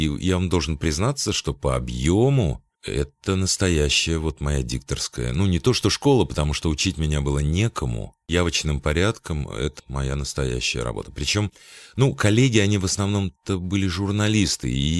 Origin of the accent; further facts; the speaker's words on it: Russia; moved away as an adult; now in Germany; я вырвался из России 1990 года.